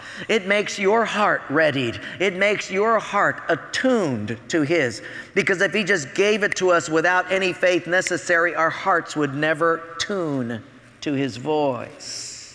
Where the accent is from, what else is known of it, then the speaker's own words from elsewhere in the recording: Hawaii, United States; And because I'm from Hawaii, our denomination sent me to close down a small little fledgling church of 23 people in Hilo.